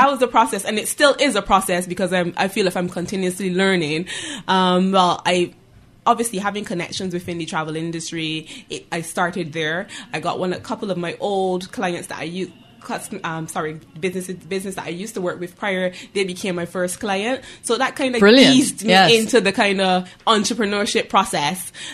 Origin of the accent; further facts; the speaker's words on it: Barbados; moved away as an adult; now in United Kingdom; Well, I'm actually originally from Barbados. So I moved to the UK about 8 years ago